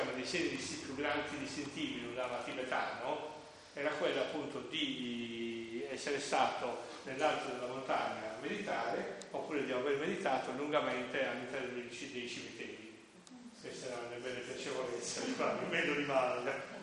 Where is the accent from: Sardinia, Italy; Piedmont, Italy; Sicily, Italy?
Sardinia, Italy; Sassari; born there; La finalità di questo è che io sono nato a Sassari.